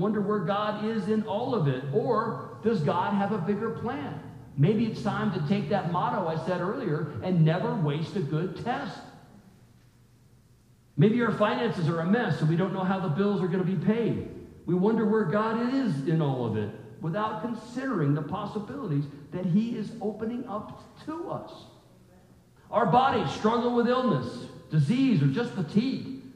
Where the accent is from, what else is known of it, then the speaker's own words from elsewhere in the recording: Berea, Ohio, United States; born there; Although I was born in Berea, I'm not that kind of Berean.